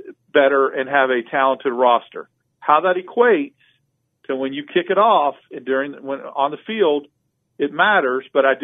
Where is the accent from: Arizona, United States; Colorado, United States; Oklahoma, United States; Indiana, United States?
Arizona, United States; Tucson; That's what I call, when I grew up in Tucson, it's all hat, no cattle.